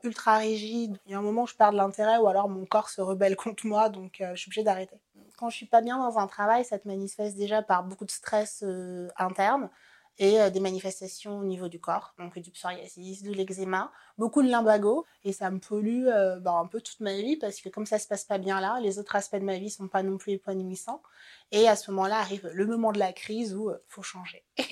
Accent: Marie-Galante, Guadeloupe, France; Moi, je viens des Antilles, d'une petite île qu'on appelle Marie-Galante.

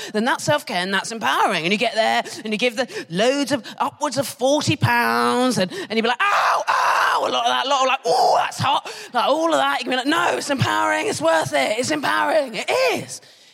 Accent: South West England, United Kingdom; moved away as an adult; now in London, United Kingdom; I grew up in Dorset in the 90s.

